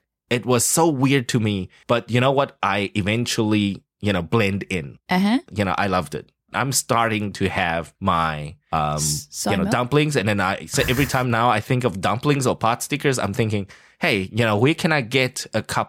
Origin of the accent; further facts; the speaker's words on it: South Africa; Growing up in South Africa, you know, the only vegetable, the only Western vegetable you see are pumpkins and cabbage all day long.